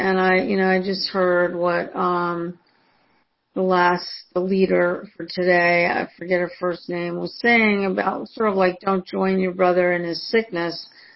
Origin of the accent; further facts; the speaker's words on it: New Jersey, United States; from New Jersey, and I'm going to be a little off topic.